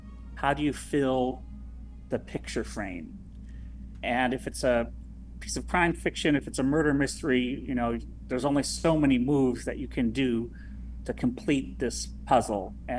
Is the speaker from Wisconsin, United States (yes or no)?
yes; Menomonie, Wisconsin, United States; Well, I'm from Menominee, Wisconsin, which is on 94, headed east out of the Twin Cities. It's on the way to Eau Claire. It's a pretty decent little college town.